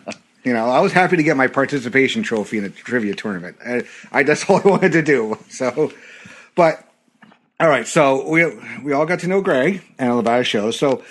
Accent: Northern US, United States; I am a Northerner. I'm a Yankee, so to speak.

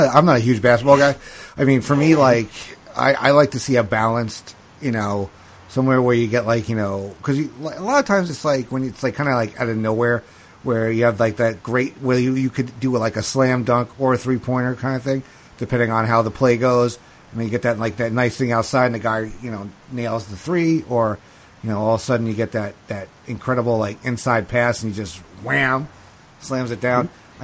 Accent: New York, United States; I'm from New York. Didn't grow up watching a lot of basketball because my dad's not into it.

